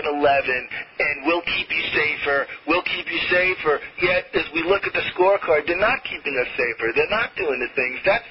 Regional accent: New York, United States; like you, I'm a New Yorker, and I was taught, I don't back down when people attack me.

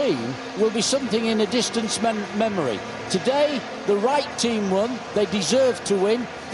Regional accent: England, United Kingdom; I'm throwing back to England. I'm an Englishman.

